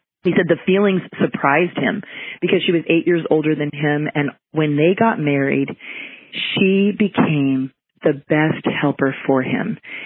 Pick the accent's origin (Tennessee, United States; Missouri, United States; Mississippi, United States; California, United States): California, United States; Los Angeles; born there; But I was born in Los Angeles. I was a city girl, and I was just like, okay, baby.